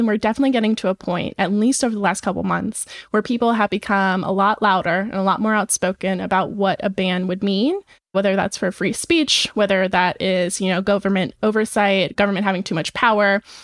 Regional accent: Nebraska, United States; I'm from Nebraska. It probably wouldn't happen there either.

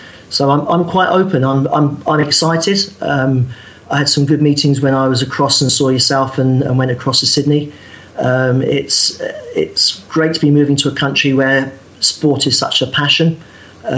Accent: Southampton, South East England, United Kingdom; It was my hometown club, Southampton, football or soccer.

